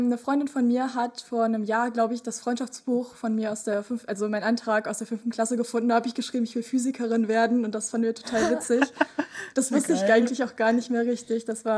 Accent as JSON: {"language": "German", "region": "Lower Saxony", "country": "Germany", "said": "ich bin jetzt im 3. Semester und ja, ich komme aus der Nähe von Hannover"}